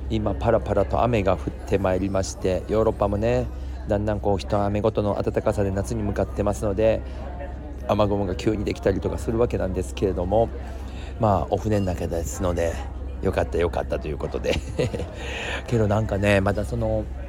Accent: Kansai, Japan; まあ私関西人が関西で例えると、大阪、京都、神戸、兵庫、奈良、違うなみたいな

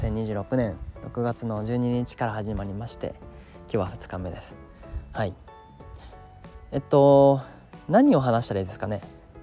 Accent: Nagano, Japan; 僕は長野県出身の28歳です。

